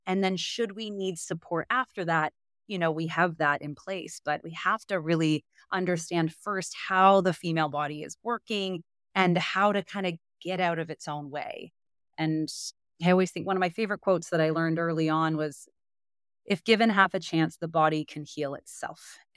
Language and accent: English; Canada; now in United States; what's so surprising as a Canadian in the U.S.